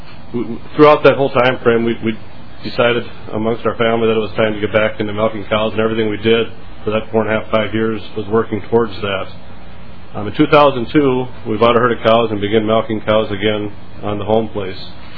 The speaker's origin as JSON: {"language": "English", "town": "Litchfield", "region": "Minnesota", "country": "United States", "said": "I'm from Litchfield, Minnesota, and I guess I represent my dairy farm and other dairy farms across the state."}